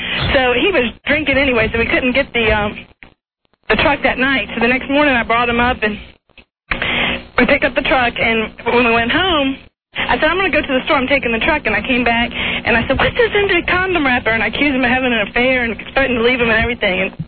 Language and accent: English; Fredericksburg, Virginia, United States; now in Norfolk, United States; Fredericksburg, Virginia.